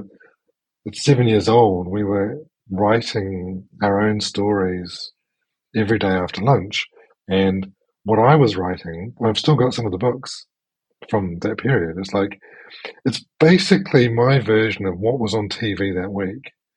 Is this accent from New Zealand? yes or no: yes; New Zealand; So this was, I'm from New Zealand, and it was 1985.